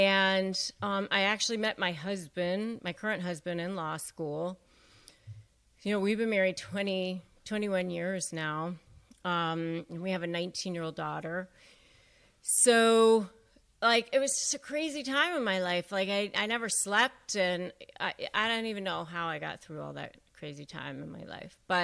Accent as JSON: {"language": "English", "town": "McLean", "region": "Virginia", "country": "United States", "tie": "born or raised there", "said": "growing up outside of Washington, D.C. and McLean, Virginia"}